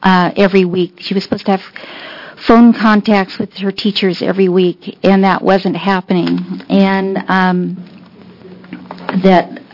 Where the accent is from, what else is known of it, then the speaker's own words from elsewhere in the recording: Klamath Falls, Oregon, United States; from Klamath Falls